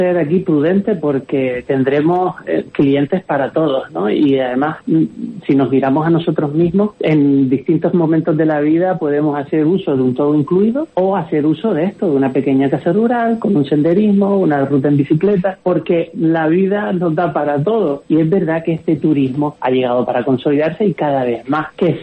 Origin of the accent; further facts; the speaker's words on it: Canary Islands, Spain; soy canario